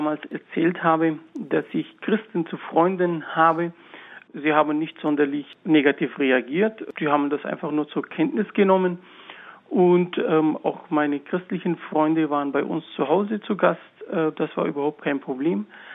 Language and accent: German; Antakya, Hatay, Turkey; Ich bin damals von Antakya, das ist meine Heimat im Osten der Türkei, im Südosten der Türkei, nach Mardin gegangen.